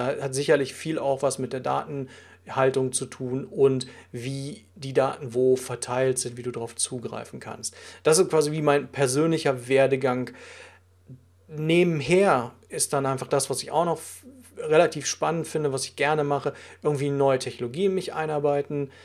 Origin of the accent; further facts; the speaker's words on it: Germany; now in Switzerland; Bin dann durch einen Zufall in der Schweiz gelandet und dort ist es dann so, eben ich bin Deutscher und wenn ich den Mund aufmache, bin ich eben auch der Ausländer sofort, das merkt man.